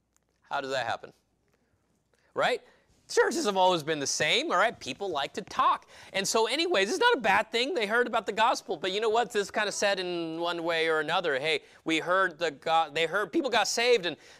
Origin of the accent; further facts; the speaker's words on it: California, United States; Growing up in California, I didn't know any better.